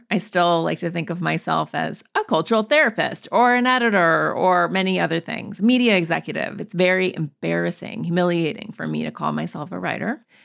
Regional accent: Montana, United States; I grew up in Montana in the woods.

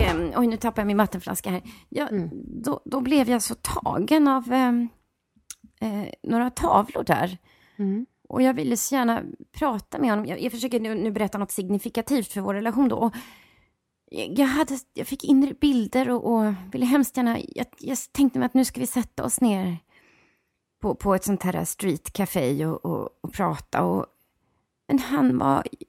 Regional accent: Björkhagen, Stockholm County, Sweden; Jag är ju 67 år då, så att jag växte upp i Björkhagen, Hammarbyhöjden, på Ystadsvägen, i de radhusen där

